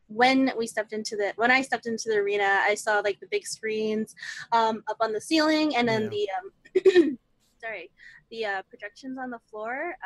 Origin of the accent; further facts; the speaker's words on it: Toronto, Ontario, Canada; Oh, born and raised in Toronto.